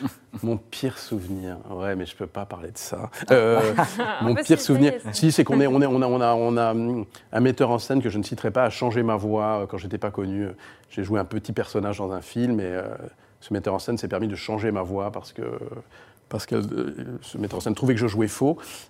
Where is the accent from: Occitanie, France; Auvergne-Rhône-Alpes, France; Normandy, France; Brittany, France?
Brittany, France; Donc, je suis breton, je suis têtu, vive la Bretagne, voilà.